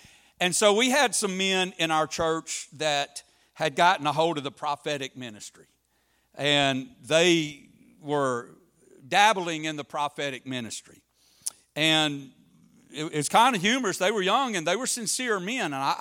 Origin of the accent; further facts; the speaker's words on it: Texas, United States; now in Wisconsin, United States; I'm not from Wisconsin. I am from deep southeast Texas, the swampy piney woods of Texas.